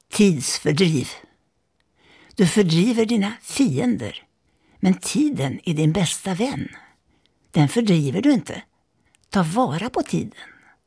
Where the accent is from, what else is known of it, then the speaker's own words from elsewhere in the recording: Härnösand, Västernorrland County, Sweden; I Norrland, Härnösand där jag växte upp